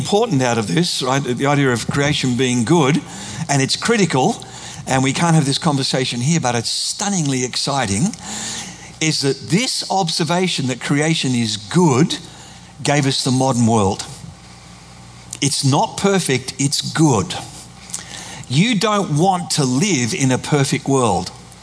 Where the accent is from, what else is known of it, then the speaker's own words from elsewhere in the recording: Australia; I'm an Aussie